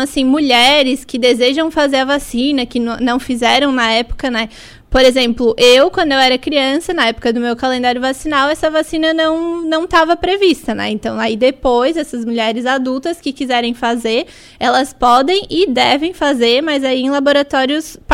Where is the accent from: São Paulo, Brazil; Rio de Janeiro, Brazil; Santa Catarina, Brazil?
Santa Catarina, Brazil; Morro da Fumaça; now in Criciúma, Brazil; eu sou originalmente de Morro da Fumaça, né?